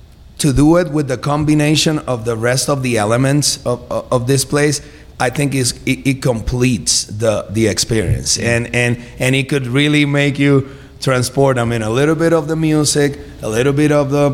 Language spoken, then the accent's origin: English; Puerto Rico; I grew up in the Caribbean. You know, I'm from Puerto Rico, grew up in Puerto Rico.